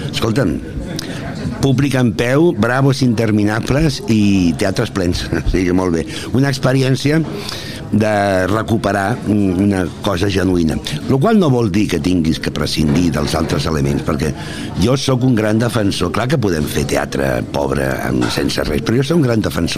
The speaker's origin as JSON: {"language": "Catalan", "town": "Barcelona", "region": "Catalonia", "country": "Spain", "said": "jo soc barceloní i m'agrada molt que a casa vegin les meves coses."}